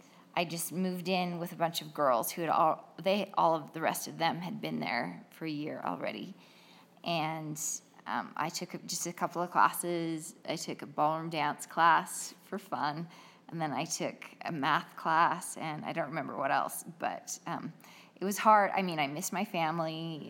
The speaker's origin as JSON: {"language": "English", "region": "Idaho", "country": "United States", "tie": "born or raised there", "also_born_or_lived": "Utah", "said": "Growing up in Idaho and Utah, it was kind of a bubble."}